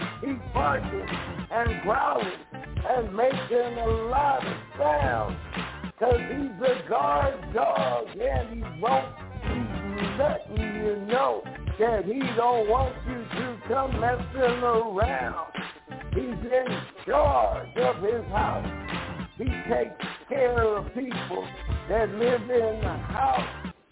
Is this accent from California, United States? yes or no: yes; Los Angeles, California, United States; I had some vicious dogs on my block when I grew up in South Central L.A.